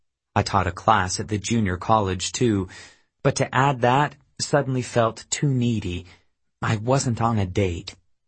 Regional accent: Missouri, United States; I thought, I am a boy from Missouri, flying across the ocean with people who've seen much more than I have.

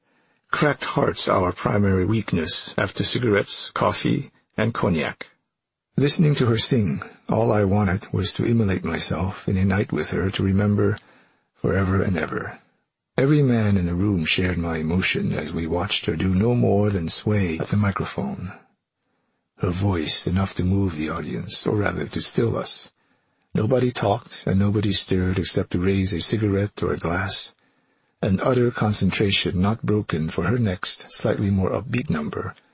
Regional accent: Buon Ma Thuot, Đắk Lắk, Vietnam; English is a second language; But I had gotten off at Ban Ne Thuat, my hometown, hilltown, town of red earth, highland country of the finest coffee beans, land of booming waterfalls

